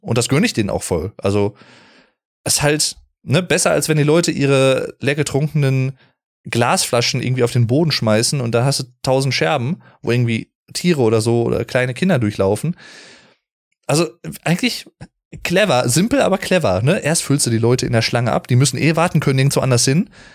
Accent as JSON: {"language": "German", "region": "North Rhine-Westphalia", "country": "Germany", "said": "ich komme ja aus dem Sauerland eigentlich und ich bin jetzt hier hingereist"}